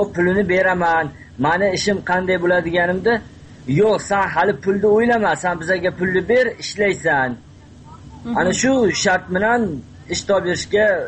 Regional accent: Kattakurgan, Samarkand Region, Uzbekistan; Aslida men Samarqand Kattaqo'rg'ondanman.

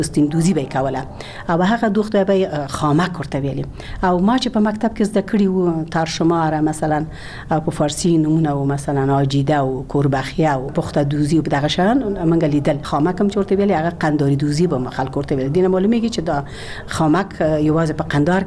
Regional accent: Ghazni, Afghanistan; born there; زه په غزنی کې زیږیدلې ما

